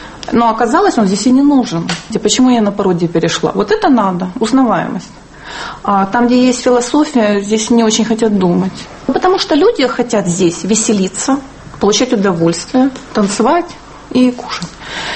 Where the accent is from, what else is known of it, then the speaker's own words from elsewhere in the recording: Ukraine; now in Israel; Я с Украины сама.